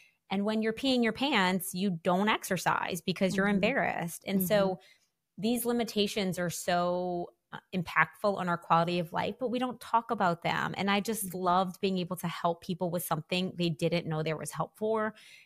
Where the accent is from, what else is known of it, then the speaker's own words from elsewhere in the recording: New Orleans, Louisiana, United States; and then now I'm back in New Orleans, which is my hometown